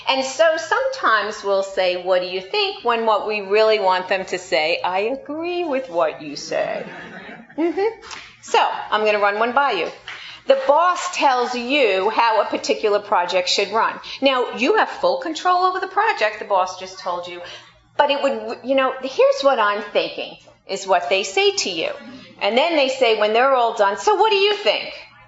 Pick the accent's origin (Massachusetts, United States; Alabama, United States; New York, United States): New York, United States; I'm a New Yorker, and I can be a little sarcastic sometimes.